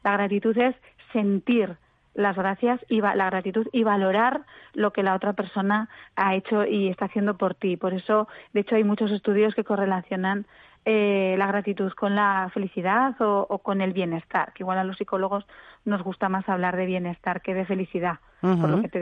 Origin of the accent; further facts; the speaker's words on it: Zaragoza, Aragon, Spain; yo soy de Zaragoza y decimos momenticos